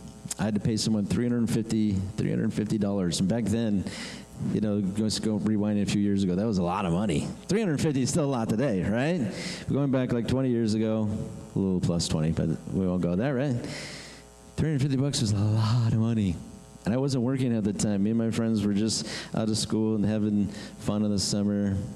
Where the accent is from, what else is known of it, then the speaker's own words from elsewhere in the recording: Hemet, California, United States; me and my friends, we like to go all over the place here in town. It was so fun growing up in Hemet.